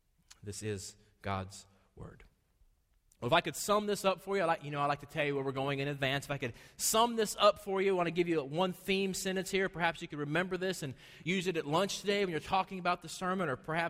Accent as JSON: {"language": "English", "region": "the South", "country": "United States", "said": "Especially here in the South, and I'm a Southerner, so I get to say this"}